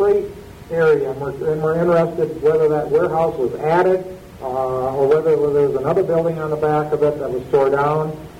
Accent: Grand Rapids, Michigan, United States; and since I'm from Grand Rapids, we're going to go to Grand Rapids.

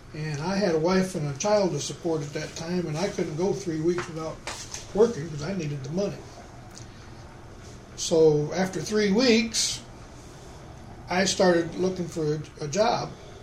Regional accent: Michigan, United States; also born or lived in North Carolina; Well, I was born in Hastings, Michigan. And I was raised in many places.

